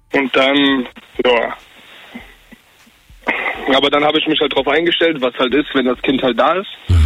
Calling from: Hesse, Germany; nein, ich komme aus der Nähe von Frankfurt am Main.

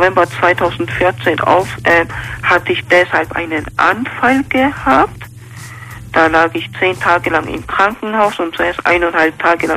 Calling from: Stuttgart, Baden-Württemberg, Germany; Ja, ich bin aus Stuttgart.

